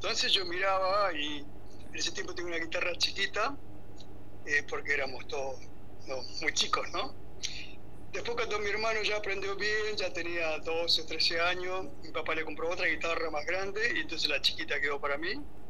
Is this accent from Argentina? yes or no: yes; Argentina; now in Germany; Esa fue cuando salí de Argentina